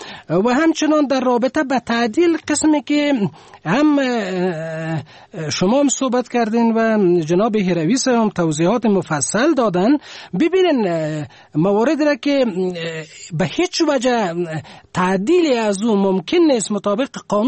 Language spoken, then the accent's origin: Persian; Afghanistan; به عنوان یک افغان، یک مسلمان، یک خدمتگار این وطن،